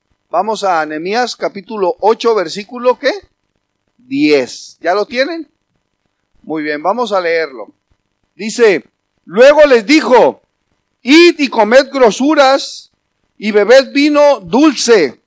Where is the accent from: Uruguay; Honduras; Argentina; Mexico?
Mexico; porque somos mexicanos, si le estuviera predicando a los rusos ni se los dijera, pero nosotros en México tenemos un dicho que dice: barriga llena.